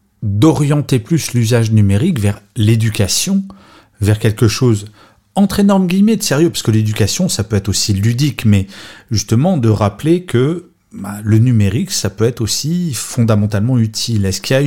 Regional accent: France; je suis français

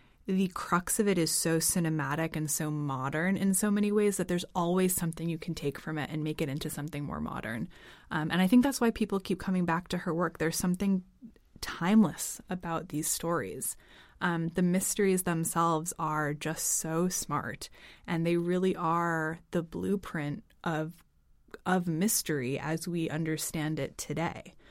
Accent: United States; now in Copenhagen, Denmark; We are both American.

